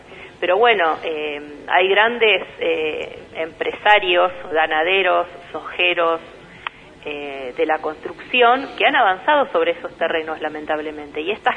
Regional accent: Rosario, Santa Fe, Argentina; Yo soy de Rosario, toda mi vida fui periodista desde los 19 años.

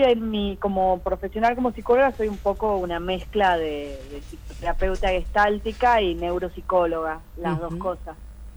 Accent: San Salvador de Jujuy, Jujuy, Argentina; moved away as an adult; now in Salta, Argentina; en San Salvador de Jujuy, de donde soy oriunda y donde viví hasta 2019, que ahí me vine a vivir a Salta.

